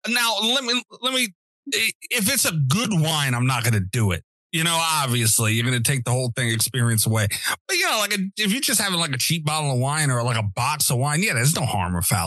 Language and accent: English; Brooklyn, New York, United States; I'm some guy from fucking Brooklyn who just happens to be Italian.